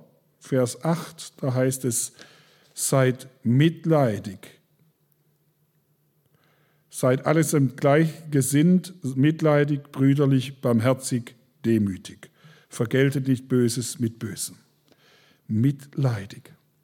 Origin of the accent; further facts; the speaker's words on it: Baden-Württemberg, Germany; now in Schwieberdingen, Germany; Ich habe das sehr wohl mitbekommen, als wir weggezogen sind aus dem Schwarzwald.